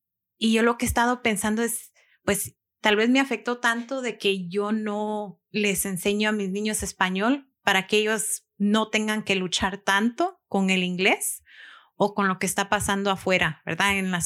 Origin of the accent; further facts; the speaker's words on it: Guatemala; no es para decir de que no somos guatemaltecos o no nos gusta nuestra cultura.